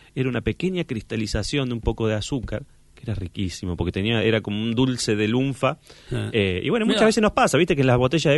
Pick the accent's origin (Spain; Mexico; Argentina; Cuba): Argentina; Somos argentinos, somos el granero del mundo, tenemos el mejor maíz del mundo.